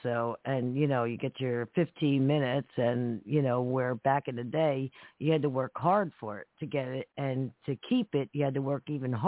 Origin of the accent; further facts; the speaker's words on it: New Jersey, United States; accent: New Jersey; Can't you tell I'm in Jersey by my voice, by my accent?